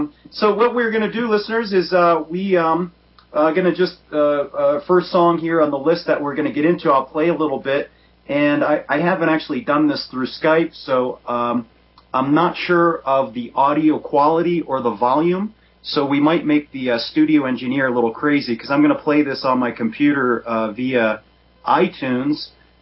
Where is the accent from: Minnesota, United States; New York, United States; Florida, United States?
Florida, United States; Yeah, like I'm from Florida